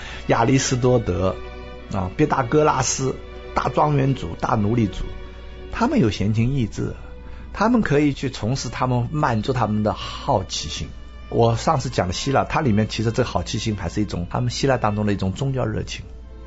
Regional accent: China; 我们也不认为我们中国人的头脑就是差一点

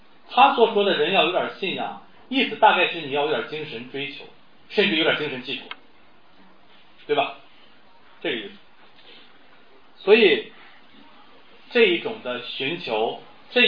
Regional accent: Northeast China, China; 那么他就是咱们东北话说有点欠削

